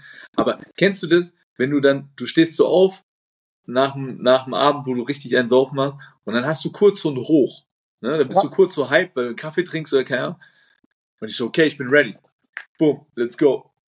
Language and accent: German; Nuremberg, Bavaria, Germany; Aber er hat, also klar, Nürnberg ist meine Heimatstadt